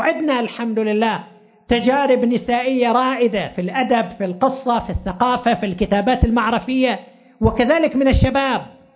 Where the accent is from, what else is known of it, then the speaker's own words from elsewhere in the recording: Qatif, Eastern Province, Saudi Arabia; تأسست عندنا في القطيف دار نشر